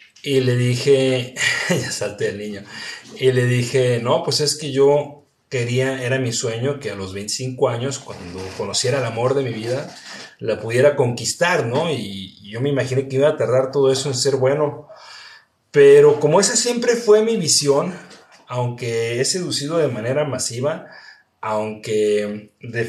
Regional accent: Mexico; yo en esto soy antagónicamente mexicano

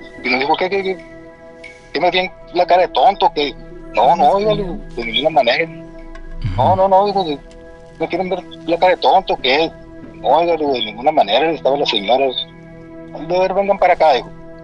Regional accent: Hermosillo, Sonora, Mexico; Y pues yo les comenté que no sabía yo, que pues yo soy de Hermosillo, digo, y allá sí acostumbramos a estar tomando por la calle

